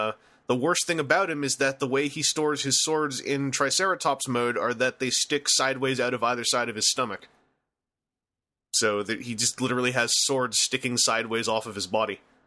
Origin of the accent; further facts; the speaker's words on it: Canada; This is mostly my theory as a Canadian, but you know we have the Queen on our $20 bill